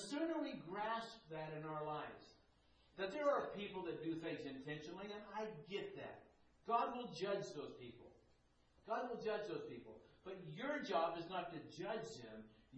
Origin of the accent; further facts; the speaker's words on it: California, United States; A friend of mine that I grew up with in California, we went to school together all the way through high school